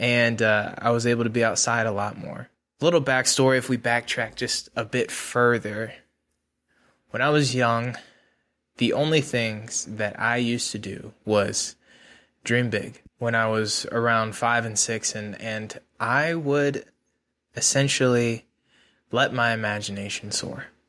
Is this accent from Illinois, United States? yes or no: yes; Galesburg, Illinois, United States; also born or lived in Florida; I was born and raised in Galesburg, Illinois. It's a small town kind of close to Chicago. I grew up there for about 7 years of my life before I moved all the way to Florida. And I lived in Florida until I was about 10 years old.